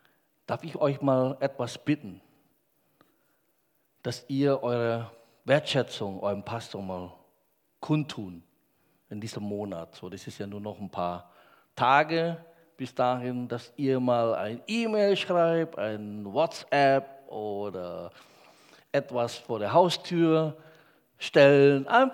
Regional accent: Indonesia; German is a second language; moved away as an adult; now in Germany; Ich komme aus Indonesien, bin mit 19 nach Deutschland gekommen, wollte Medizin studieren

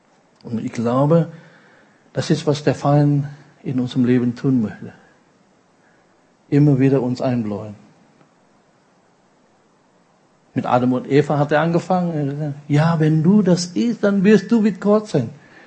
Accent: Indonesia; ich komme aus dem Land, die man drittes Weltland nennt, ja, aus Indonesien.

